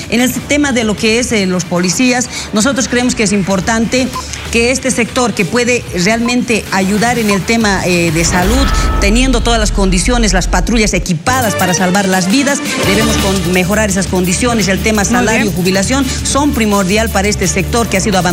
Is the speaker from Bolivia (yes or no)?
yes; Bolivia; nosotros lo que queremos como bolivianos es poder hacer justicia en todo sentido